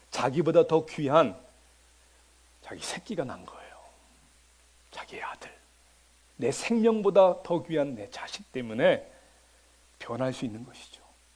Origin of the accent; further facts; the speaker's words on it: Georgia, United States; 저는 조지아에서 왔잖아요. 아틀란타 북부 지역에 정말 조용한 밤 9시만 되면 불을 다 끄고 다니는 사람이 없어요. 조용한 동네에서 온 저한테는 너무나 짜증이 나는 거예요.